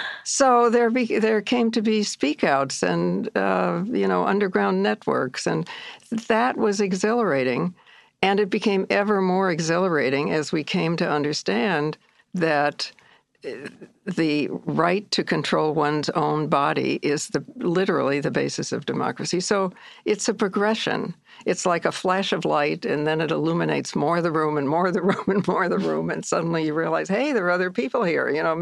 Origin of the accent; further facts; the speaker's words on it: Midwest, United States; I'm a Midwesterner, yeah.